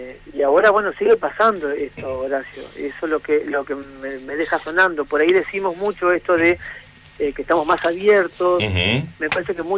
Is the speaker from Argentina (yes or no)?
yes; María Grande, Entre Ríos, Argentina; yo soy oriundo de María Grande, en ese tiempo estaba viviendo en María Grande. Entonces era como que lo escribía desde ahí, digamos, desde la comunidad de María Grande, que es mucho más chica que la comunidad de Paraná.